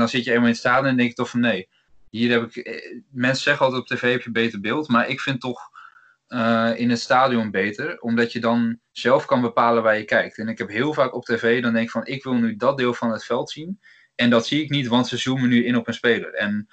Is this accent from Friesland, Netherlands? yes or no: yes; Friesland, Netherlands; also born or lived in Utrecht; mijn familie komt wel allemaal uit Rotterdam, dus ik ben geboren in Utrecht, toen heel snel naar Friesland gegaan. Maar mijn familie bestaat eigenlijk volledig uit Rotterdammers of mensen uit de buurt van Rotterdam.